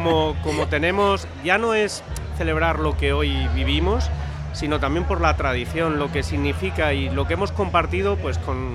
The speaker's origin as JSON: {"language": "Spanish", "town": "Elche", "region": "Valencian Community", "country": "Spain", "tie": "born or raised there", "said": "yo para mí soy de Elche y además de desde pequeñito nací aquí, y con lo cual vivo el Elche"}